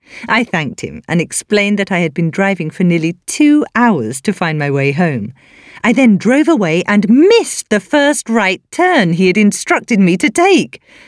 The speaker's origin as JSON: {"language": "English", "country": "Canada", "lives_now": "United States", "said": "As a Canadian, moving to the United States was not going to be the culture shock of moving to Asia, but it was still a big change."}